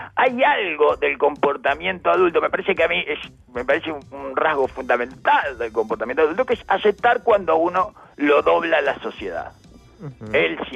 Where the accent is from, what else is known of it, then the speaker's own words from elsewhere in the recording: Uruguay; los uruguayos nos volcamos a torcer por Flamengo